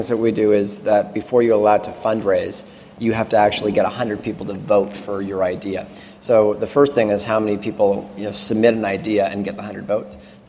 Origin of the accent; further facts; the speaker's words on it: Canada; I come from Canada, so we're not as litigious